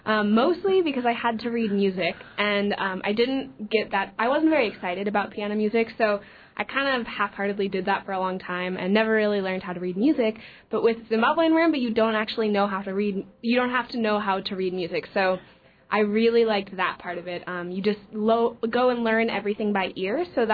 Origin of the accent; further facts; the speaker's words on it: Colorado, United States; And I am from Colorado, so I started playing there kind of at like an after-school program, sort of like what we do here.